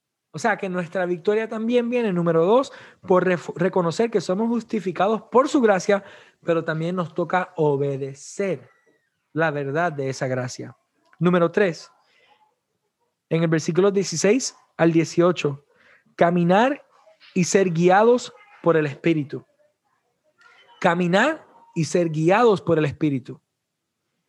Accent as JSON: {"language": "Spanish", "country": "Puerto Rico", "said": "Si ya yo soy cristiano, ya yo no soy puertorriqueño, yo soy de Cristo. Aunque soy puertorriqueño en mi nacionalidad"}